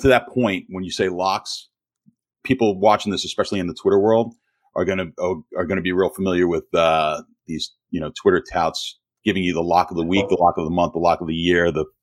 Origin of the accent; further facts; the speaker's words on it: Brooklyn, New York, United States; Back in the day, I grew up in Brooklyn.